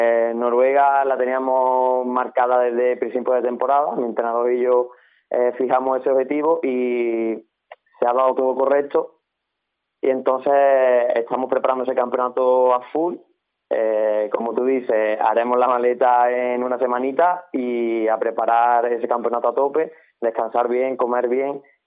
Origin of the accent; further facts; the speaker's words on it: Seville, Andalusia, Spain; ya que soy de Sevilla, pues estamos acostumbrados al calor